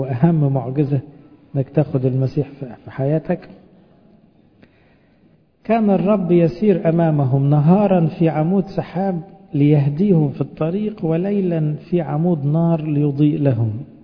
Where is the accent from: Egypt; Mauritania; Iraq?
Egypt; احنا مسيحيين، يعني فرعنا أصلا بس كمصريين